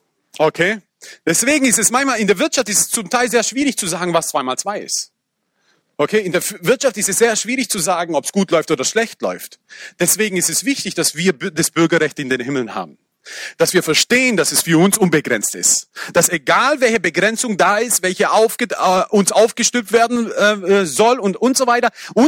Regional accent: Germany; ich sage, ich bin Kroate, komme aus Deutschland, aber die denken, ich bin Deutscher, okay?

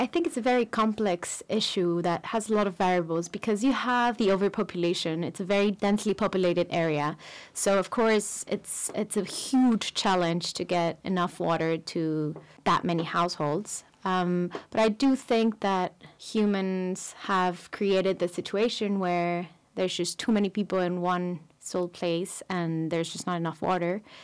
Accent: Mexico; English is a second language; moved away as an adult; I come from Mexico. I was born and raised there.

